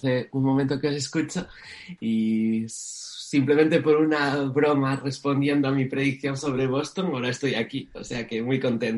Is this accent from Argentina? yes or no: no; Ponferrada, Castile and León, Spain; moved away as an adult; now in Paris, France; soy de Ponferrada, en León.